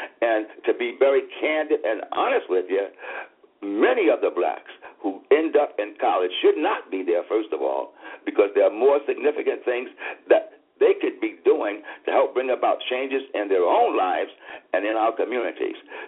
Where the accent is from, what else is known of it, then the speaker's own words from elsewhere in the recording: Cordele, Georgia, United States; born there; Oh, I was born in Cordele, Wilcox County.